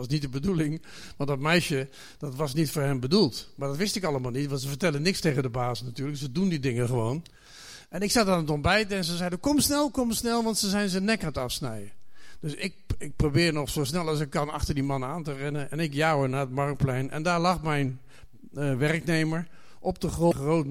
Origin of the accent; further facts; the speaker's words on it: Zelhem, Gelderland, Netherlands; also born or lived in The Hague; Ik ben 60 jaar geleden geëmigreerd van Den Haag naar Zelhem. Zo voelde dat ook. Ik dacht dat we het land uitreden toen ik met mijn broertjes en zusjes in de auto zat.